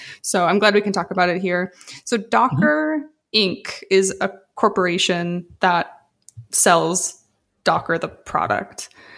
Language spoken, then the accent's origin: English; Midwest, United States; I grew up in the Midwest. My dad's a mechanic.